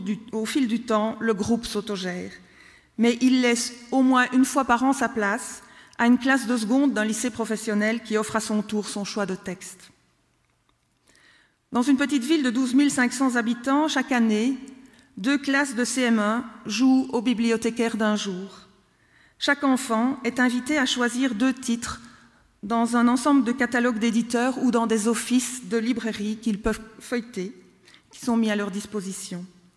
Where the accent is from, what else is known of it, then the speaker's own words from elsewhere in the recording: French-speaking Belgium, Belgium; chez nous, en Belgique francophone, ces pratiques sont encouragées à la carotte et au bâton